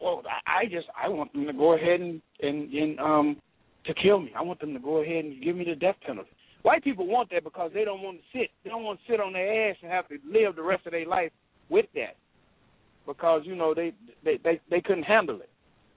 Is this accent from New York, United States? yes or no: no; New Orleans, Louisiana, United States; I'm from New Orleans